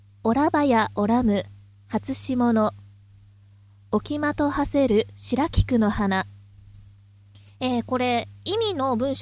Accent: Nagoya, Aichi, Japan; こう私名古屋出身で年に2回ぐらいしか帰らないんですけど

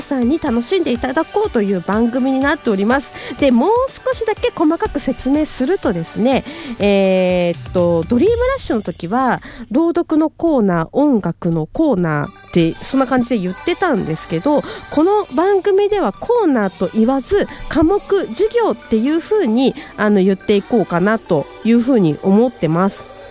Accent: Suzuka, Mie, Japan; accent: Mie dialect; now in Tokyo, Japan; 三重県鈴鹿市の出身です。鈴鹿サーキットのですね、三重県鈴鹿市です。東京に来てもうすぐ3年になります。三重弁訛りはですね、抜けないんですけども、東京で役者として頑張っています。

